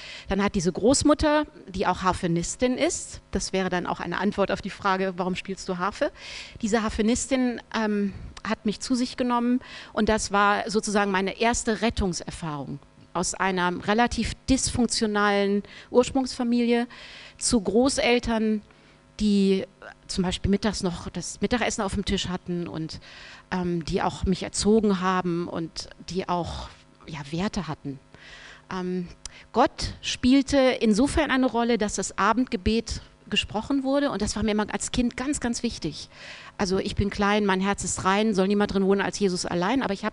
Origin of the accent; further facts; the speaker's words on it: Marburg, Hesse, Germany; Ich bin tatsächlich eine Hessin. Ich bin in Hessen geboren, in Marburg. Habe da 9 Jahre lang gelebt.